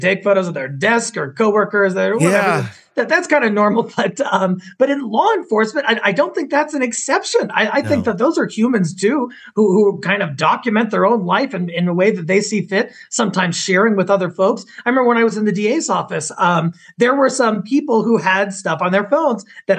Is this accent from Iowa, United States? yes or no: no; Colorado, United States; we have even in the Elijah McClain case out of Colorado, my home state